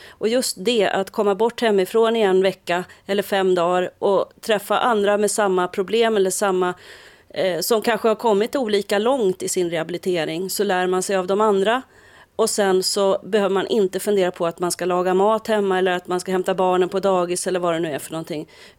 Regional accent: Stockholm, Stockholm County, Sweden; also born or lived in Norrbotten; Jag är ursprungligen ifrån Stockholm och ifrån Norrbotten, så därför har jag inte skånsk dialekt.

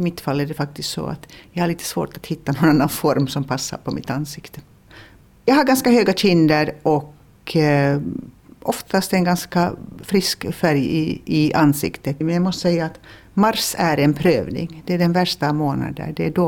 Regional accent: Finland; Jag kommer ju från en väldigt pratig kultur. Vi som är finlandssvenskar i Finland, vi pratar en massa.

